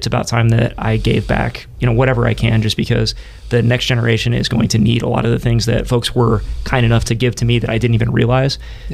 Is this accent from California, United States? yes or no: yes; Fresno, California, United States; I was born and raised in Fresno, grew up out in the suburbs.